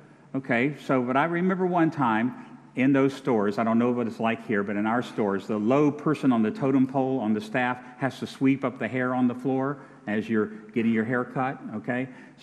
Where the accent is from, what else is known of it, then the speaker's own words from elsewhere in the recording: Orlando, Florida, United States; In my hometown in Orlando, Florida, I cannot find a manly barbershop.